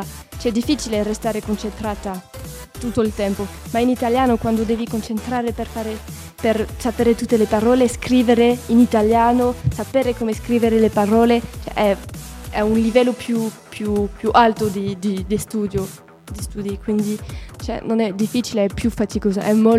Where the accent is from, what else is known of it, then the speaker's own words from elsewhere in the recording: Belgium; Italian is a second language; io come belga mi sento molto bene in questo paese